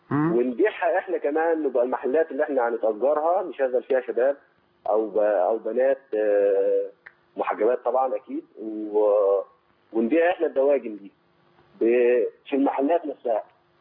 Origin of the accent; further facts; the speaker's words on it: Sharqia Governorate, Egypt; now in Netherlands; انا من الشرقية من مصر اصلا.